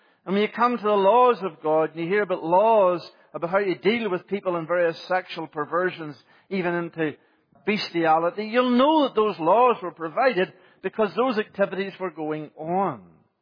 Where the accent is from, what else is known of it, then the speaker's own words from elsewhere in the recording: Ireland; I can say that as an Irishman, I'm okay.